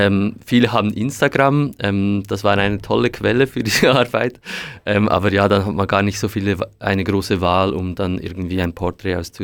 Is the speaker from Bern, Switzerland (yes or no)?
no; Lucerne, Switzerland; Und dann ist mir eingefallen, als Kind im Luzernischen haben wir jemanden gesagt, wenn er beim Fußballspielen nicht so irgendwie hingefallen ist